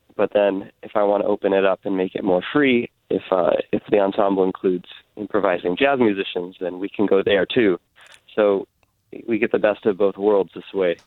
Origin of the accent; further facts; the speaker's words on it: Santa Cruz, California, United States; now in New York, United States; We grew up in Santa Cruz and then moved to New York in 2004 and began working professionally there